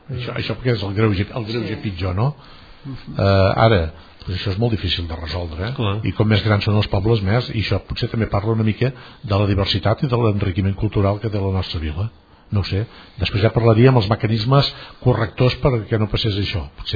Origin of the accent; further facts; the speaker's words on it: Catalonia, Spain; a tots ens pot interessar, com a catalans, com a ciutadans d'aquest país